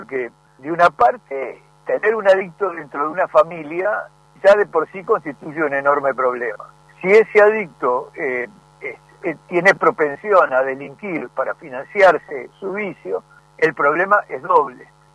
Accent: Montevideo, Uruguay; now in Argentina; Sí, yo soy de Montevideo, pero resido acá, o sea, viajo permanentemente al Uruguay.

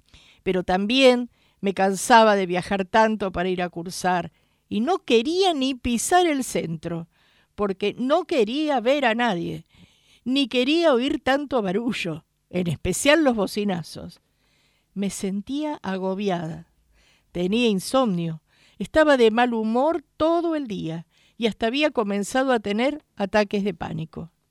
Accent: Buenos Aires, Argentina; Yo soy bicho de cemento. Yo nací, me crié en Buenos Aires

